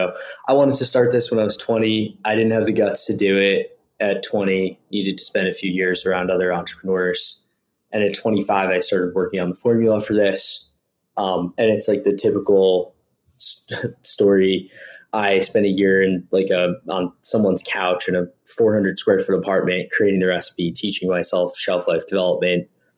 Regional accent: Westchester, New York, United States; I'm from New York. I'm from Westchester, a basic Italian American family upbringing, and food, like so many cultures, is central to just our family's existence.

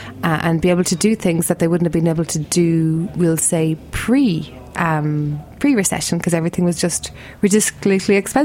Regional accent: Ireland; you come to Ireland and, you know, we love being Irish.

